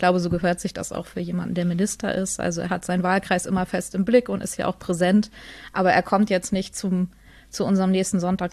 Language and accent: German; Neumünster, Schleswig-Holstein, Germany; ich komme aus Neumünster, da war ich sehr engagiert